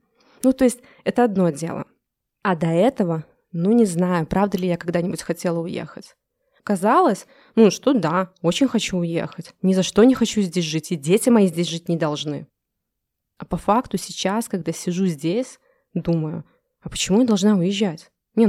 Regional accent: Belarus; Ну да, не чувствую я себя в безопасности, но я же белорус.

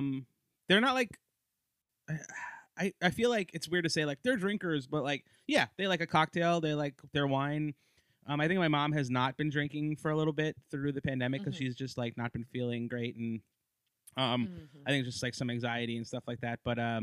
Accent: New Jersey, United States; now in Brooklyn, United States; Yeah, I was born in Jersey City. And then my parents moved us to the suburbs when I was like 10.

